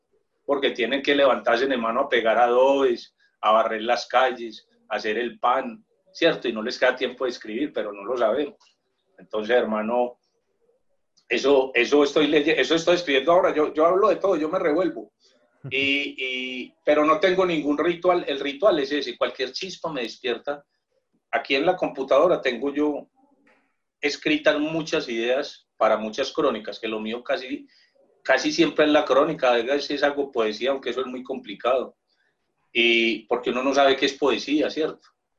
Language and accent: Spanish; Antioquia, Colombia; que cambiaron en mi barrio, que yo soy de Aranjuez